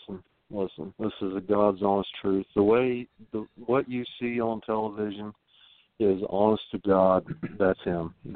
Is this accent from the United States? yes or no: yes; Columbus, Ohio, United States; Well, we are from Columbus, Ohio, right dead center in the middle of Ohio.